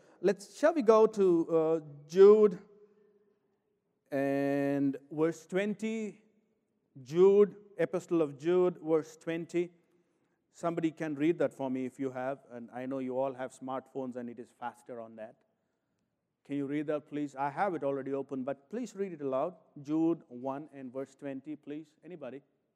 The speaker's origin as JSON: {"language": "English", "country": "India", "said": "I cannot find out being an Indian."}